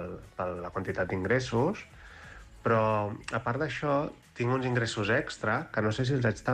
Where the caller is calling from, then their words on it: Mataró, Catalonia, Spain; de Mataró. Trucava per plantejar un dubte sobre la renda.